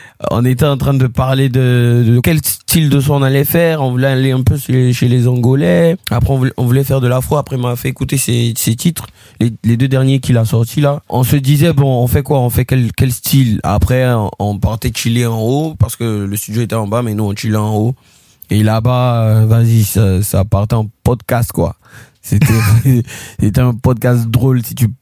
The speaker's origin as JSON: {"language": "French", "region": "Abidjan", "country": "Côte d’Ivoire", "tie": "born or raised there", "said": "Riviera 2, Cocody."}